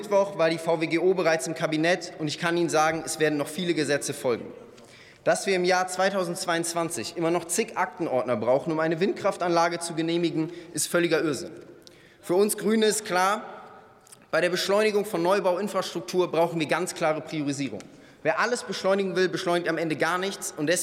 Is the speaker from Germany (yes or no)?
yes; Eifel, Germany; Ich bin in der Eifel groß geworden.